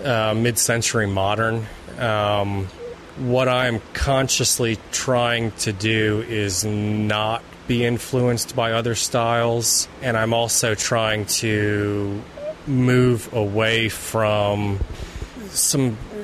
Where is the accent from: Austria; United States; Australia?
United States; Charlottesville, Virginia; I grew up in Charlottesville, and right now I'm trying to make a living building furniture.